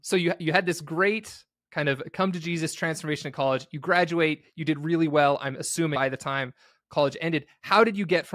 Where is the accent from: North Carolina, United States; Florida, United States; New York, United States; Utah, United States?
Utah, United States; St. George; I grew up in St. George, Utah, and it's kind of just outside of Vegas, and it is, really barren Arizona heat.